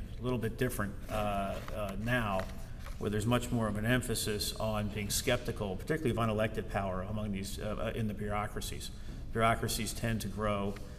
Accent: New Jersey, United States; well, I'm also from New Jersey, and I want to get that out of the way.

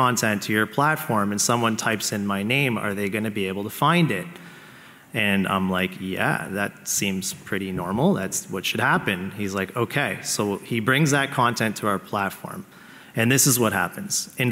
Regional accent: Canada; And being a Canadian in Toronto, getting a sign up from a U.S. congressman, you're like, whoa.

